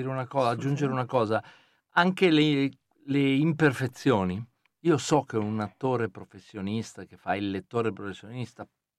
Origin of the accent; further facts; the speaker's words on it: Crema, Lombardy, Italy; accent: Lombard; io sono di Crema e ho un accento un po' lombardo